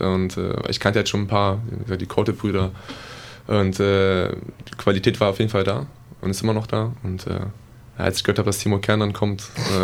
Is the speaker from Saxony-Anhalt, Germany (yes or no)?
no; Wedemark, Lower Saxony, Germany; bin 22 Jahre alt, komme ursprünglich aus Hannover. Besser gesagt aus der Wedemark.